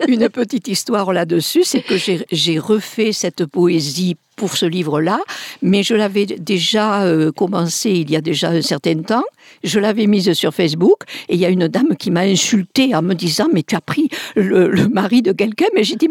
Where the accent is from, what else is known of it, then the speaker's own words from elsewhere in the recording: Béziers, Occitanie, France; Un livre sur ma ville natale, Béziers, où j'évoque ma petite enfance dans cette ville